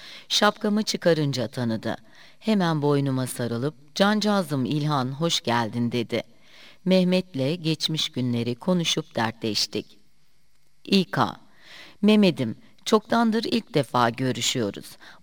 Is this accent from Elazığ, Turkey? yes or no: no; Korubükü, Muğla, Turkey; born there; 1939 yılında Ortaköy'den Korubükü köyüne yerleşmişler. Ben 1945 yılında Seydi Kemer'in Korubükü köyünde dünyaya geldim.